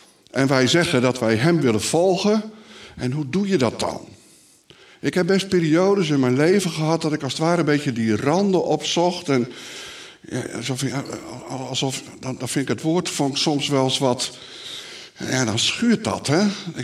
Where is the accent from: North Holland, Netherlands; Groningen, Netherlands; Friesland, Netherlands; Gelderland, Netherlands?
Friesland, Netherlands; Heerenveen; 63 jaar. En inmiddels sinds 3 jaar predikant van de Vrije Baptistengemeente Elim in Heerenveen. Dat is de plaats waar ik geboren ben. Dat is wel bizar. Daar ben ik geboren in 1962...